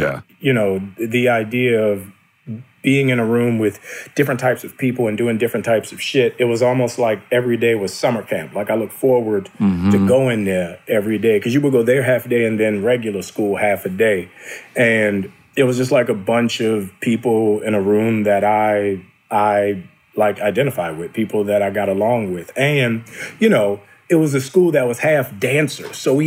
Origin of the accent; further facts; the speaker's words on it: New Orleans, Louisiana, United States; Like growing up in New Orleans in the 80s and 90s, it was such a rough city.